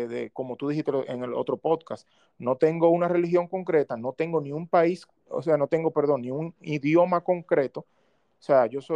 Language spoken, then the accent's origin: Spanish; Dominican Republic; nosotros, como dominicanos que tenemos nuestra identidad